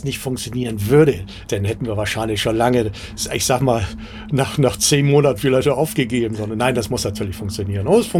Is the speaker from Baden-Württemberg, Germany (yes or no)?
no; Hamburg, Germany; wir als Norddeutsche, als Hamburger, wir sind permanent, in Anführungsstrichen, permanent durch den Nord-Ostsee-Kanal gefahren.